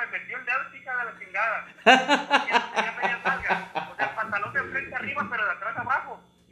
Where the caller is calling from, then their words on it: Oregon, United States; Ahorita estamos en Oregon